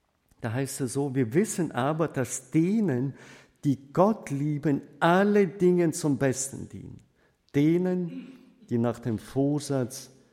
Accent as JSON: {"language": "German", "town": "Prokopyevsk", "region": "Kemerovo Oblast", "country": "Russia", "tie": "born or raised there", "moved": "yes", "said": "Ich bin in Prokopjews in Sibirien aufgewachsen"}